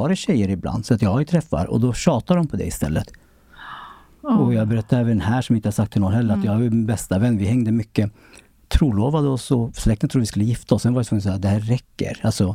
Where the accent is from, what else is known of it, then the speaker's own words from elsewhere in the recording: Sweden; born there; jag är född i Sverige